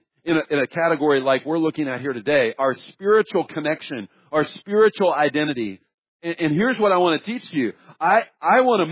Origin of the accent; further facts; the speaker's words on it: Kansas City, United States; now in Florida, United States; I'm from Kansas City. I identify with certain sports teams.